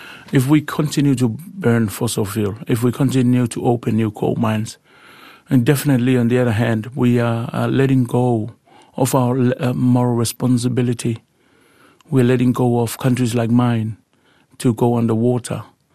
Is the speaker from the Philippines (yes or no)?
no; Tuvalu; I was born and raised in Tuvalu and still in Tuvalu